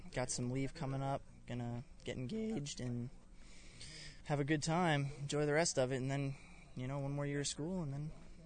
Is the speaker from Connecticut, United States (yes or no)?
yes; Connecticut, United States; I'm from Connecticut, and, you know, I mean, it's the north, but, I mean, it still gets dark at night there